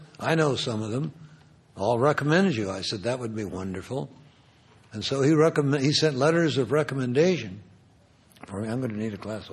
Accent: Nebraska, United States; I don't want to repeat everything that's in the first part of the book about my growing up in Nebraska

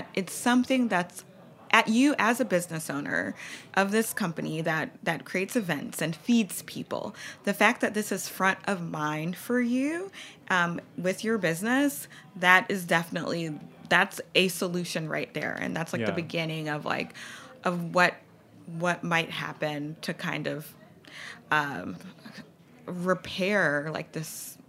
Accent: Baton Rouge, Louisiana, United States; I'm from Baton Rouge.

